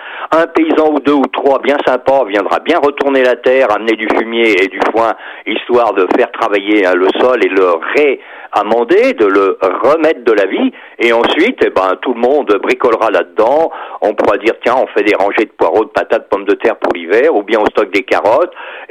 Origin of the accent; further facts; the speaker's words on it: Auvergne-Rhône-Alpes, France; dans mon patelin, du Nord-Isère, où j'habitais, où on faisait la batteuse à vapeur